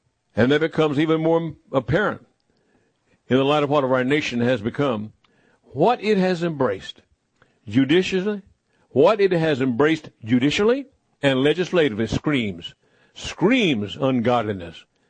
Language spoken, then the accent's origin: English; United States; I'm an American. I was born here. I was raised here. I love this nation.